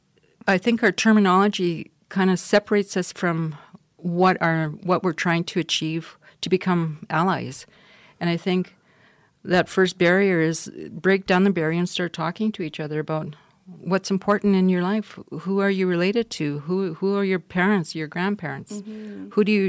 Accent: Winnipeg, Manitoba, Canada; I mean, I grew up in Winnipeg and I didn't even know that I was on Treaty One land.

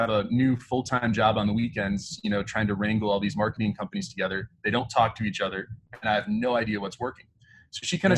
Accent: Wisconsin, United States; now in California, United States; You know, it's certainly sunnier here now, but I grew up in Wisconsin.

